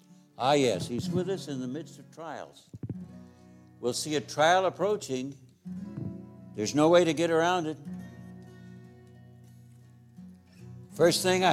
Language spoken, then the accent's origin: English; Boise, Idaho, United States; Once again, we're just bumpkins from Boise.